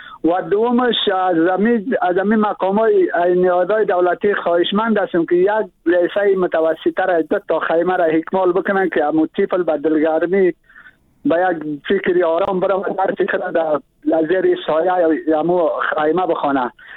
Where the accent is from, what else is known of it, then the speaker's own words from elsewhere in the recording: Badakhshan, Afghanistan; من اصلی از ولایت بدخشان هستم